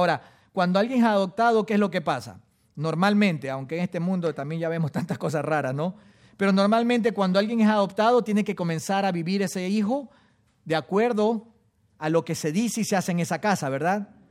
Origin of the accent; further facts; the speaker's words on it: Guayaquil, Guayas, Ecuador; Y son apellidos conocidos en el Ecuador, sobre todo en Guayaquil, de donde yo soy.